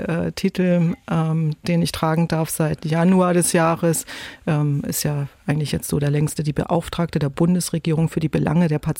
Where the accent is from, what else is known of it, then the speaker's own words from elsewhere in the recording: Neumünster, Schleswig-Holstein, Germany; Denn die Form erinnert mich an die Landkarte meiner Heimat Schleswig-Holstein mit meinem Geburtsort Neumünster.